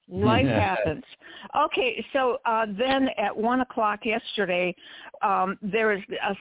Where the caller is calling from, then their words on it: Paso Robles, California, United States; Hi, Greg, from beautiful Central Coast, California, Paso Robles